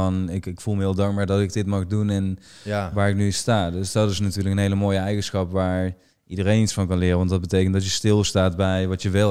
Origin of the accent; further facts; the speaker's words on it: Netherlands; ik ben in Nederland opgegroeid en ik heb hier altijd gewoond.